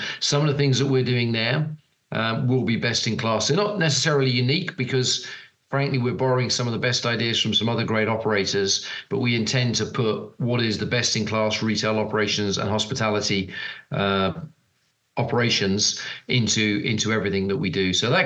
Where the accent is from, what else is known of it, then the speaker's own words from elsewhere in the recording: United Kingdom; obviously, being a Brit, I'm particularly thinking about the UK.